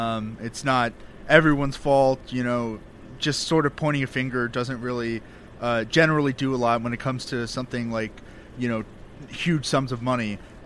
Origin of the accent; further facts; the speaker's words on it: Austin, Texas, United States; Okay, first, I'm from Austin, so I enjoyed the hurricane too. Mm.